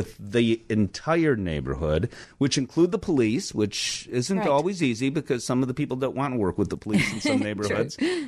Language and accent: English; Chicago, Illinois, United States; The national anthem would be more making me proud as a Chicagoan